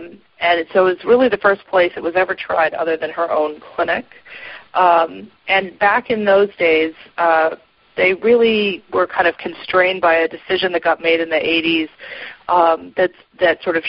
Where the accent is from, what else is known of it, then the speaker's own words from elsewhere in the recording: Seattle, Washington, United States; So my next slide, I'm from Seattle